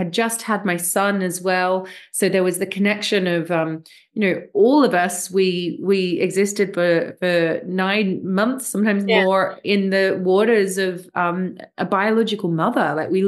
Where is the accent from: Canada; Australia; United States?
Australia; I grew up in Australia.